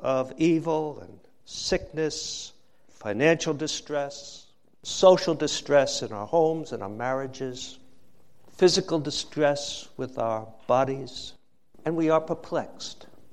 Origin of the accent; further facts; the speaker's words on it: New Jersey, United States; accent: Jersey; to thank Pastor Hayes for entrusting to me, with my Jersey accent, the sacred lectern